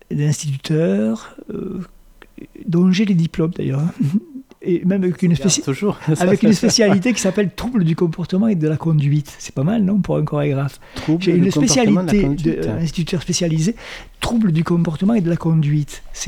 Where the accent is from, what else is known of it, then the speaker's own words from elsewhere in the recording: Béziers, Occitanie, France; je viens de Béziers, dans une ville qui a été la ville de Jean Moulin.